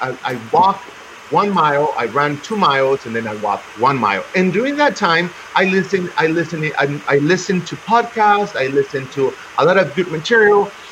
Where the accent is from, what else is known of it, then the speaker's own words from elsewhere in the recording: Mexico; And I come from Mexico. In Mexico, when I remember stores, I come from a little town